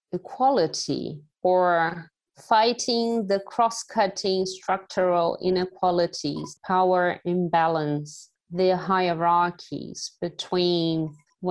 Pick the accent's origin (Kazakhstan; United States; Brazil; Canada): Brazil; not my home country, not Brazil